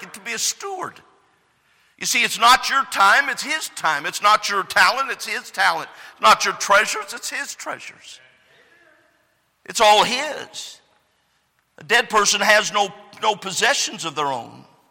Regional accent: California, United States; I grew up in California, we didn't know anything about hockey.

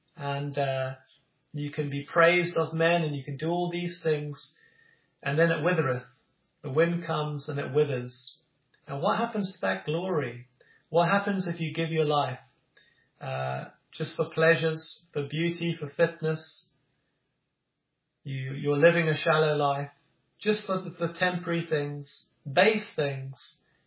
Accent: Cape Town, Western Cape, South Africa; You know, I grew up in South Africa, and where I grew up, on the tip of Africa in Cape Town

